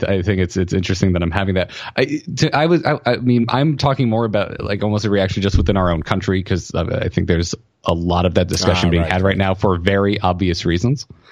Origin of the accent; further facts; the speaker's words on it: the South, United States; I grew up in the South. I grew up going camping and spending a lot of time in like cow pastures and out in the middle of nowhere.